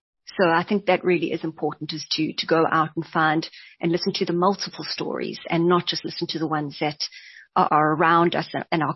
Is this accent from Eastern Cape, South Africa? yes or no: no; Durban, KwaZulu-Natal, South Africa; also born or lived in Hluhluwe; growing up in KwaZulu-Natal, and I was born in Hluhluwe, a small town in Zululand, where my parents were living. They had come out from Ireland, and my dad was working at a local hotel there. And then we moved back to Durban